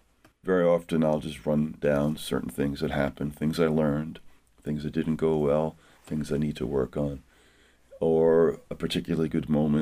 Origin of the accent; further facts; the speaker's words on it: Malverne, New York, United States; also born or lived in Elmhurst, Queens; I was born in Queens, in Elmhurst, Queens. My father was a New York City detective.